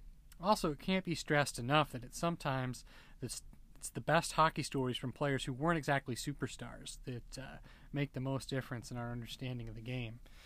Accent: United States; being a U.S.-based hockey fan and growing up in the States in the 90s

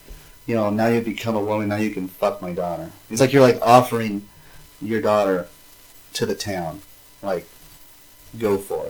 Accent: Winnemucca, Nevada, United States; We're from Winnemucca. We've been to hundreds of quinceañeras.

